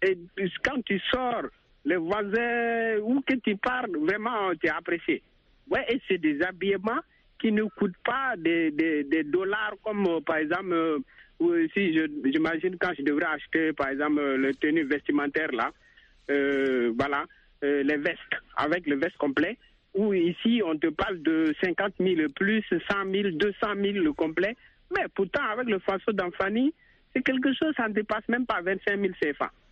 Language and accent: French; Burkina Faso; now in Senegal; c'est ici au Sénégal que je me suis habitué à manger le pain. Sinon, chez moi, au Burkina, tu peux vivre vraiment des années vraiment sans penser, par exemple, consommer des biscuits.